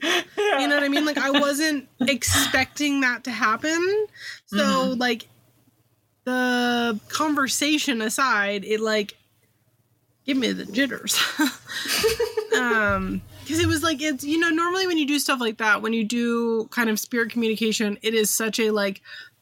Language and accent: English; California, United States; I'm from California. We do not have ruckus rooms.